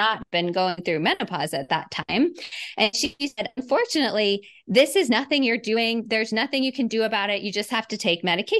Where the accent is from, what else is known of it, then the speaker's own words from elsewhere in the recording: Dallas, Texas, United States; also born or lived in Boston / New York / Miami / Chicago; So I live in Dallas. I grew up mostly in Dallas, then moved all over the place, Boston, New York, Miami, Chicago, and eventually wound up back here in Dallas where my family is.